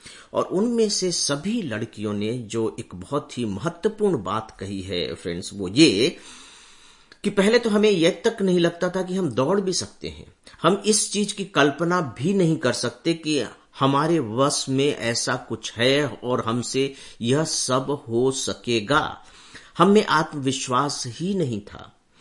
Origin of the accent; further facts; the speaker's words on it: Chhattisgarh, India; मैं स्वयं भी छत्तीसगढ़ से हूं और उस स्टेट को, उस एरिया को बहुत अच्छे से जानता हूं